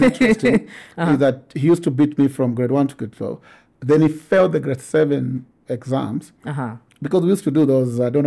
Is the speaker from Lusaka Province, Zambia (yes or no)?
yes; Lusaka, Lusaka Province, Zambia; I'm born and bred in Lusaka, in particular Matero, the area I'm so fondly attached to. I started my nursery school at the Matero Community Hall.